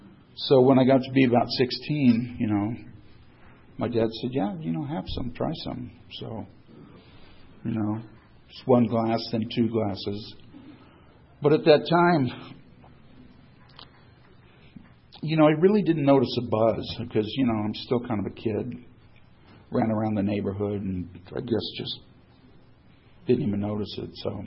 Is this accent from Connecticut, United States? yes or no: no; San Diego, California, United States; I grew up right here in San Diego